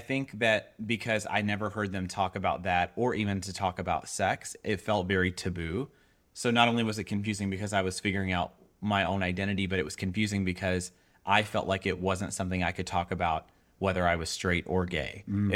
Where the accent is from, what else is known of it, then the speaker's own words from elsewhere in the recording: the South, United States; So I grew up in the South.